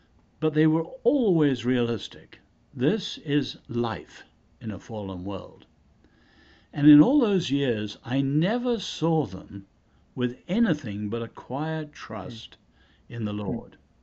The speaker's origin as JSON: {"language": "English", "country": "China", "tie": "born or raised there", "said": "My parents were born in China, both of them. And I was born in China during World War II, as were my two brothers. So we lived in north central China"}